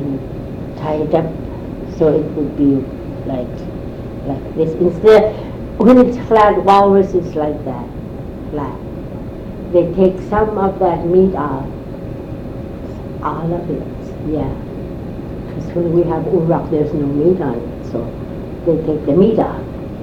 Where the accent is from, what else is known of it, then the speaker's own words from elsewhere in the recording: Kaktovik, Alaska, United States; I remember him being spotted when we were growing up in Kaktori. And then going to grade school.